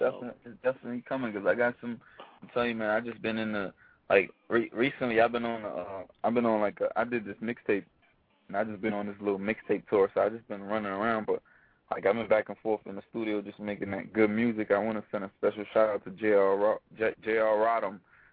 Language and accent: English; Saint Andrew, Jamaica; I'm from St. Andrews, up in the, when you get to the airport, from the airport to my house, it's like 3.5 hours.